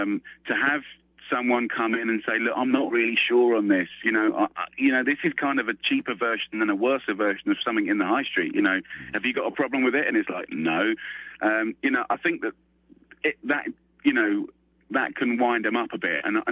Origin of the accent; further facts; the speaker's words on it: England, United Kingdom; I come from England, so we're not used to having a premiere of a premiere.